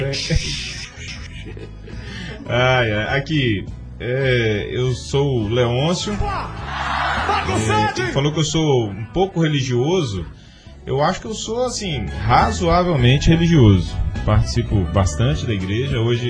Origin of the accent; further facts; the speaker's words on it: Imorés, Minas Gerais, Brazil; born or raised there; also born or lived in Belo Horizonte / Açaraí